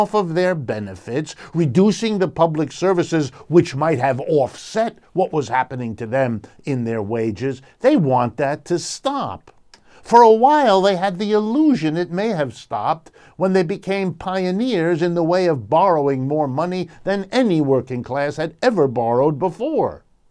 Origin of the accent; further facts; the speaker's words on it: Youngstown, Ohio, United States; I often talk here about Detroit or Cleveland or Camden, New Jersey, or my hometown, Youngstown, Ohio, as examples of what capitalism has done.